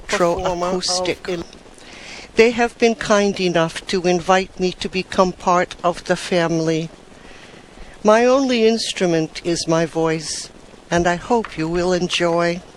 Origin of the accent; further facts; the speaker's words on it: Hawaii, United States; I am a Hawaiian author, writer, artist, and activist.